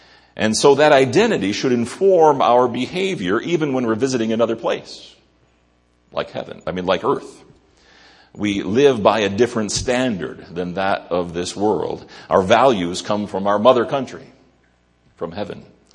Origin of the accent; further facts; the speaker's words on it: United States; The United States is my home country. It's where I belong.